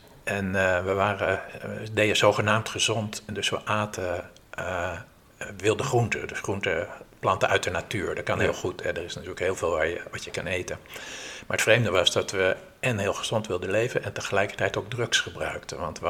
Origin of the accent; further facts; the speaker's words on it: Leiden, South Holland, Netherlands; Ja, ik ben in Leiden geboren en getogen, zoals ze dat daar in Leiden zeggen.